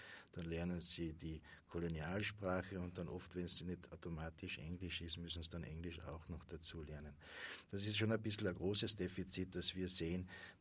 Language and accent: German; Carinthia, Austria; born there; Als gebürtiger Kärntner kämpfe ich immer noch mit dem Deutsch.